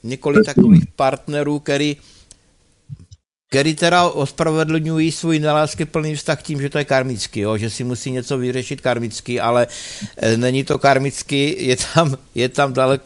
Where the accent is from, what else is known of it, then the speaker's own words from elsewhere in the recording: Olomouc Region, Czechia; born there; jedno moje místo z dětství, je to na Hané u Prostějova u Plumlovské přehrady, což je velmi krásné energetické místo, moje rodiště